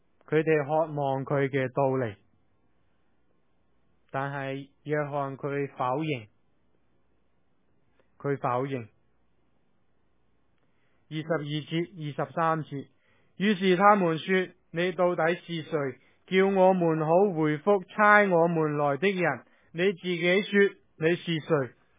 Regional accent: New York, United States; 我从纽约嚟嘅，咁见到呢啲路呢我唔投诉，因为纽约嗰啲路就算唔系落雪都比呢度嘅路要难。

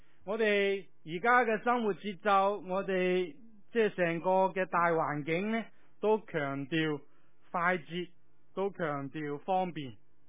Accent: China; 但系我哋中国人习惯咗系用烧肉、用鸡

